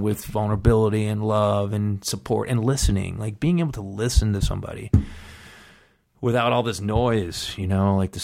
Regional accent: East Coast, United States; growing up in the East Coast, the winters, how tough it is

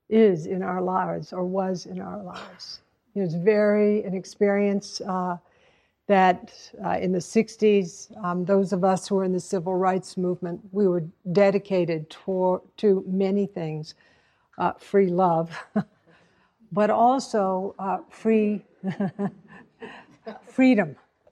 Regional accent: Hanover, New Hampshire, United States; born there; So I was born in 1942 in Mary Hitchcock Hospital in Hanover, New Hampshire.

